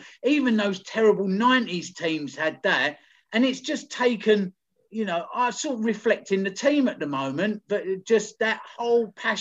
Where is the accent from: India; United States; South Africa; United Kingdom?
United Kingdom; Hackney, London; I'm from Hackney, but it's a lot of years.